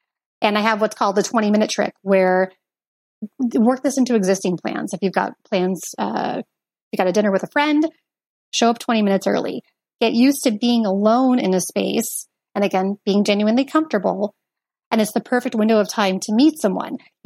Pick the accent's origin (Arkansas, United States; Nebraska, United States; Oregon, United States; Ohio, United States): Oregon, United States; Portland; moved away as an adult; And I grew up in Portland, Oregon